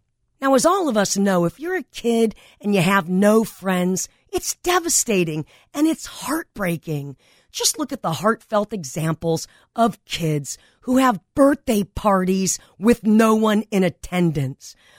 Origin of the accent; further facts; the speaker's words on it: Granada Hills, California, United States; when I was a kid growing up on Goya Street, get off your ass street, in Granada Hills, California